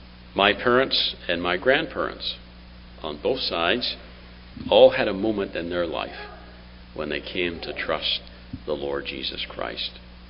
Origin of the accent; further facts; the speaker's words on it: Belgrave, Ontario, Canada; also born or lived in Ireland; I was born in Ireland, for those that don't know, and I was 7 years old when my parents and siblings, we emigrated to Canada. We came to a little village called Belgrave, just south of Wingham in Ontario. And we lived on a farm